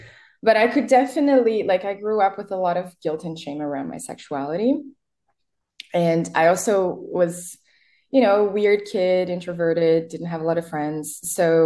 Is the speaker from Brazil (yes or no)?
yes; Brazil; first language Portuguese; English is a second language; moved away as an adult; now in Berlin, Germany; which in Portuguese, that's my mother tongue, means something like citric and spicy. What is there to say? I'm an erotic writer and a pleasure activist from Brazil. I've been living in Berlin for the past 7 years